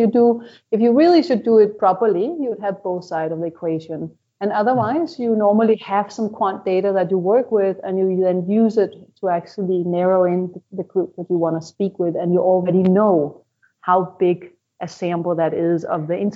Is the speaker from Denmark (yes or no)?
yes; Denmark; My Danish background was a little bit more sort of, you know, Yandelor and all